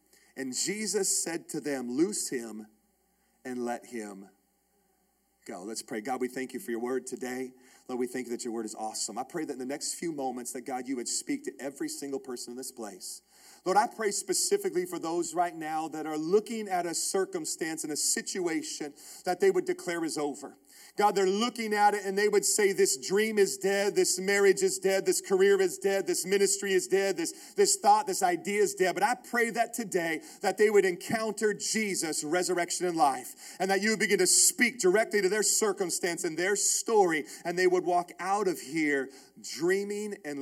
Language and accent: English; Netherlands; English is a second language; So, yeah, I'm foreign. I'm from Holland. It's not my fault. English is my second language.